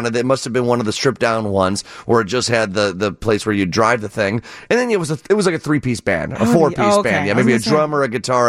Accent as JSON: {"language": "English", "town": "Downers Grove", "region": "Illinois", "country": "United States", "tie": "born or raised there", "said": "Hey, let's go out to my hometown. Joe out in Downers Grove, Illinois."}